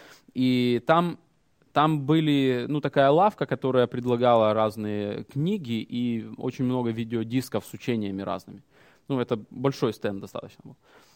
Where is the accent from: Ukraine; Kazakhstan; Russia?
Ukraine; born there; я родился в Украине, и я крещен в детстве, поэтому я автоматически там христианин.